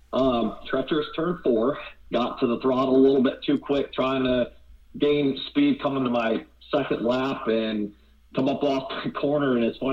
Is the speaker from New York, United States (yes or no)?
yes; Corning, New York, United States; now in Graham, United States; So originally, I grew up in Corning, New York, which for most people that know where Watkins Glen International is, about 10 minutes from there. And I've been in North Carolina now for 20 years.